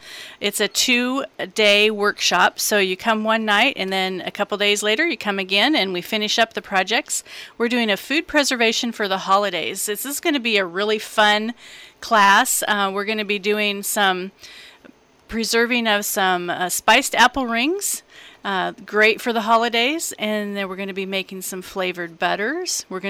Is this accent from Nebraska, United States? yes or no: yes; Nebraska, United States; And then I grew up in Nebraska, and we had a little bit colder weather during the holidays than we have here.